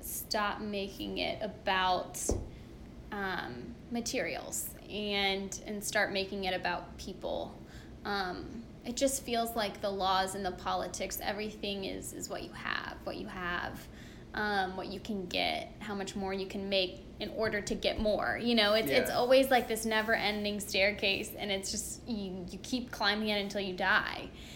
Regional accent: United States; unknown subconscious stereotypes of the Middle East as being an American

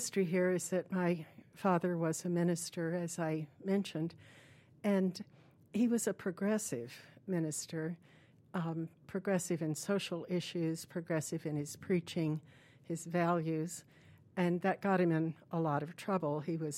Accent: Atlanta, Georgia, United States; born there; And then I'm the oldest of three children. I was born in 1945 in Atlanta, Georgia.

